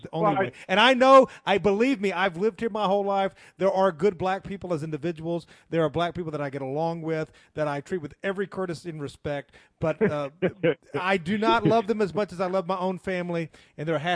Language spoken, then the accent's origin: English; Memphis, Tennessee, United States; All right, so I grew up in, I was born and raised in Memphis, so I speak jive, as they say in the movie Airplane.